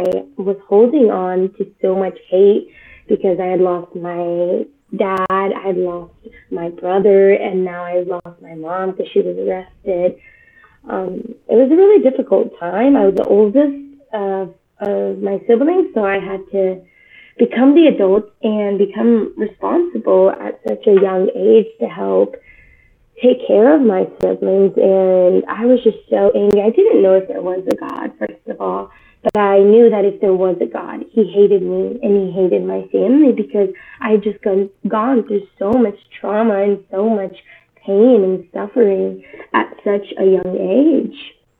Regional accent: northern Mexico, Mexico; she took my siblings and I to go live with her in the northern part of Mexico. So from a young age, I grew up in Mexico.

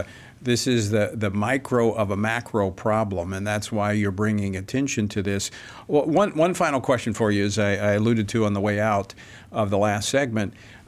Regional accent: Louisiana, United States; Yes, it's my home state of Louisiana

